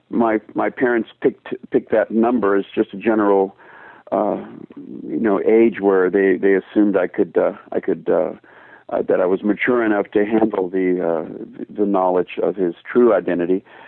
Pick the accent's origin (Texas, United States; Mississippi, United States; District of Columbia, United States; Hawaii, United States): District of Columbia, United States; Washington; born there; also born or lived in Japan; I grew up very much like a gypsy, traveling all over the world. I was born in Washington, D.C., but 6 months into my early life, we moved to Japan